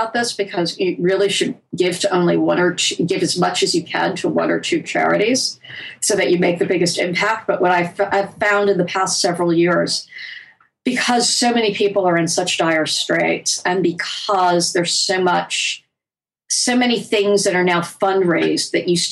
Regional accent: United States; I mean, I am American. I live in our culture. I get it.

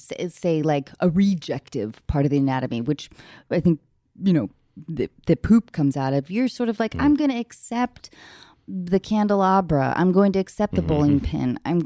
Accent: Northwest, United States; You know, I grew up in the Northwest. We didn't have much sex ed.

